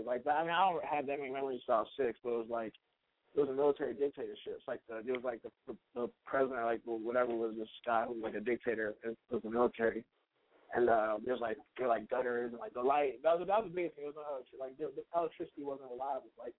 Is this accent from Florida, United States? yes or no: no; Houston, Texas, United States; everyone, it's kind of a sense, like, you know, while I'm from Houston.